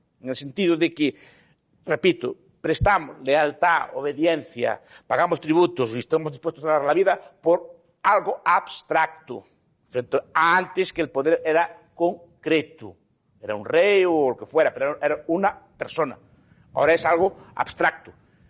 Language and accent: Spanish; Spain; Pues soy español.